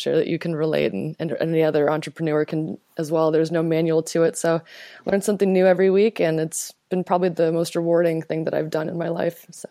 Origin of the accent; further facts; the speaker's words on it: Toronto, Ontario, Canada; also born or lived in Lithuania; So my mother and I emigrated from Lithuania during the Cold War to Toronto, and that's where I grew up.